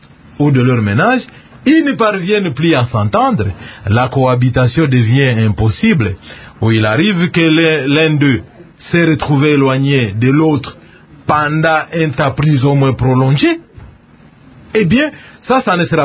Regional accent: Équateur, DR Congo; En Afrique, et en particulier chez nous au Congo, vous devez verser la dot.

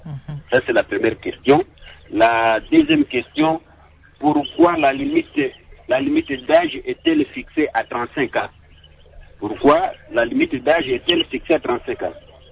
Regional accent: DR Congo; ici chez nous, à la République démocratique du Congo

